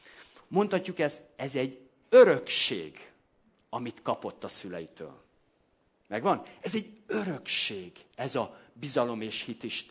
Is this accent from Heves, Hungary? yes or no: no; Debrecen, Hajdú-Bihar, Hungary; now in Budapest, Hungary; és akkor kerültem ki otthonról, Debrecenből Budapestre költöztem, annyira még nem ismertem a felnőttek világát